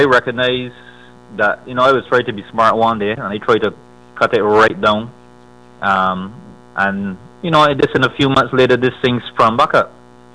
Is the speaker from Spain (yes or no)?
no; Barbados; basically, I grew up in Caribbean island of Barbados, a beautiful Caribbean island.